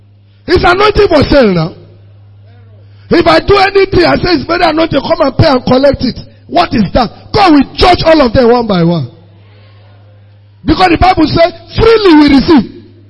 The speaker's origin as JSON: {"language": "English", "town": "Akwanga", "region": "Nasarawa", "country": "Nigeria", "said": "You are from Umuze. I'm from Akwanga."}